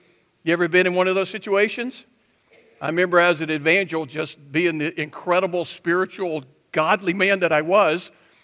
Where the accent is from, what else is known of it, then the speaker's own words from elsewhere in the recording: the South, United States; See, I'm from the South.